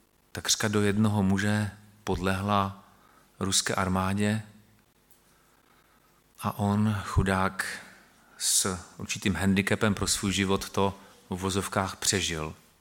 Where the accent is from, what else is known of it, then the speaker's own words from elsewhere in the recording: Moravian-Silesian Region, Czechia; já jsem Šlonzok. A jak to, že pan mluví tak dobře v jazyku polským? No, bo jsem Šlonzok.